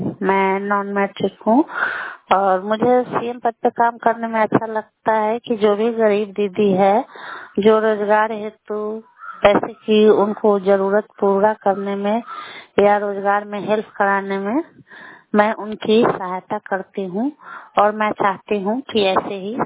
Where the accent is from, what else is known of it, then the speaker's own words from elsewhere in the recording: Ari, India; मैं लालगंज ब्लॉक के अरी गांव की रहने वाली हूँ।